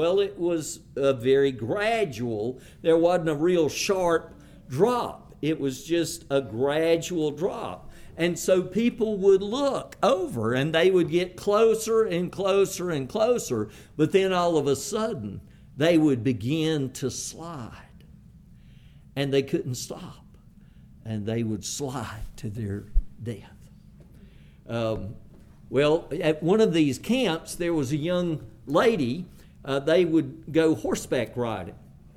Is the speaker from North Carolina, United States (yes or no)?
yes; Roaring Gap, North Carolina, United States; on the crest of the Blue Ridge Mountains near where I grew up in Roaring Gap, North Carolina